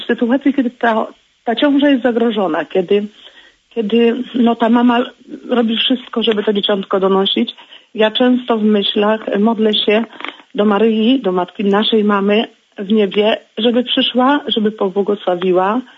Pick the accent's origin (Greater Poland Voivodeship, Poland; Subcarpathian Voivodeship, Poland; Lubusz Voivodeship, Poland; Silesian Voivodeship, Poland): Subcarpathian Voivodeship, Poland; Jestem z Podkarpacia